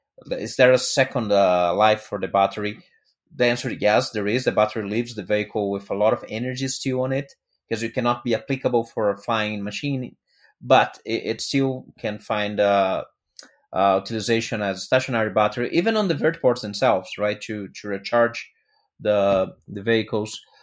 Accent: Rio de Janeiro, Brazil; English is a second language; also born or lived in Singapore; now in San Jose, United States; San Jose, actually, yes. Where I live. It's a great community. I'm originally from Rio, so it's very hard for a carioca to say any other city but Rio.

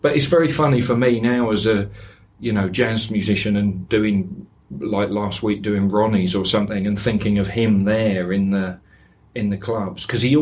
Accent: Toddington, East of England, United Kingdom; I grew up in Toddington, which is just off the M1, where the service station is

